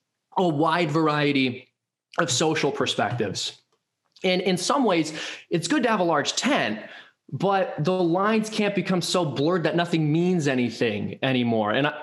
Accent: Chicago, Illinois, United States; If you can't tell from the hopelessly ethnic name, I'm from an Irish Catholic family. And I was raised right outside of Chicago. And my entire extended family lived in the inner city.

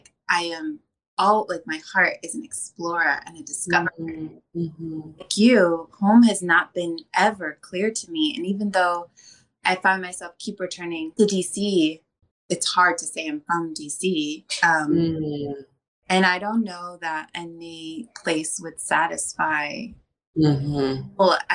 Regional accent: Niger; I'm half Congolese, mm-hmm. half a white American, but I grew up in Niger, which was like your kids, also not home of neither one of my parents.

